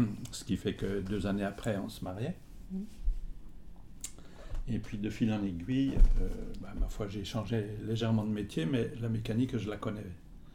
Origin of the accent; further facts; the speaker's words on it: Bourgogne-Franche-Comté, France; born there; Je suis né en Côte d'Or en 1936.